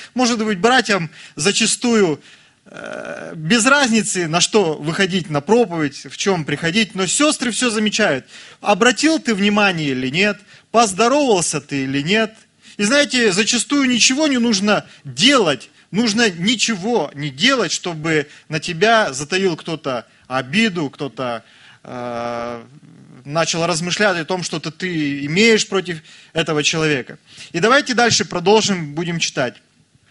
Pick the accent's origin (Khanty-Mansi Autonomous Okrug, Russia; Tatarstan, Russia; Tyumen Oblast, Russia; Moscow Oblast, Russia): Tyumen Oblast, Russia; Tyumen; Как вы уже слышали, мы приехали из Тюмени.